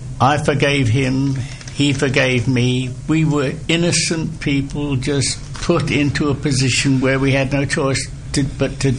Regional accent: King's Lynn, East of England, United Kingdom; born there; I was born in King's Lynn, Norfolk. I'm a Norfolk dumpling, for those who know what that means. And my background is from … who were well-to-do in Essex

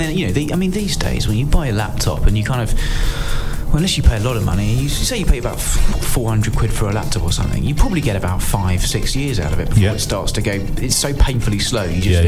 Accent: South East England, United Kingdom; this was when I was growing up in Kent.

